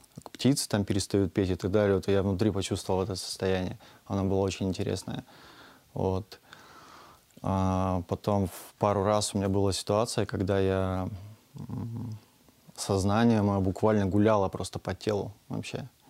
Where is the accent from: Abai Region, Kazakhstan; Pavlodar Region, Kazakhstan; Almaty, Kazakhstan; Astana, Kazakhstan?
Astana, Kazakhstan; Я из Казахстана, город Астана. Послезавтра мне будет 34 года.